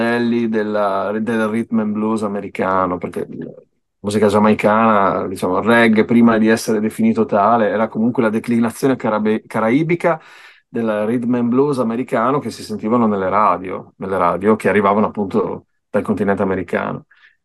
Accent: Pordenone, Friuli-Venezia Giulia, Italy; born there; Chiaramente non sono nato in Salento, sono nato in luoghi più freddi

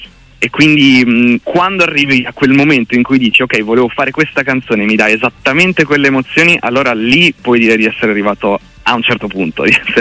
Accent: Emilia-Romagna, Italy; dalla Romagna, tutti romagnoli autoctonissimi.

